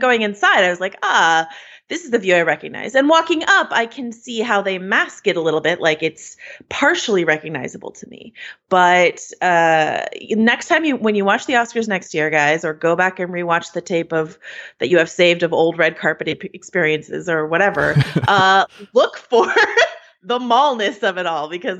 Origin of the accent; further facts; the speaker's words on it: California, United States; I'm from the Bay Area. I know Palo Alto.